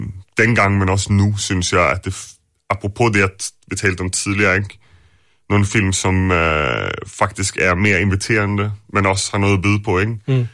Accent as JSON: {"language": "Danish", "town": "Gothenburg", "region": "Västra Götaland", "country": "Sweden", "moved": "as an adult", "lives_now": "Denmark", "said": "Jeg kendte jo slet ikke nogen i Danmark. Jeg flyttede hertil fra Göteborg, da jeg var 20."}